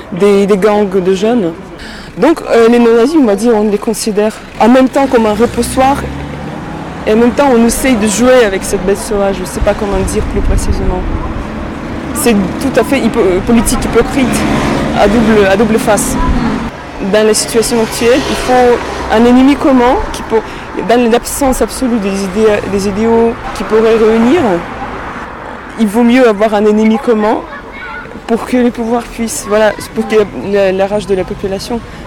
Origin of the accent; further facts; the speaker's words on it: Russia; now in Paris, France; je suis de la Russie, je suis étudiante à Paris depuis 4 ans.